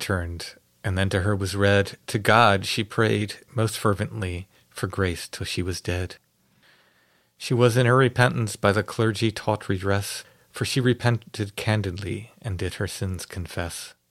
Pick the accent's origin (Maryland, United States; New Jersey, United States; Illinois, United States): Maryland, United States; I had no Pennsylvania history growing up in Maryland.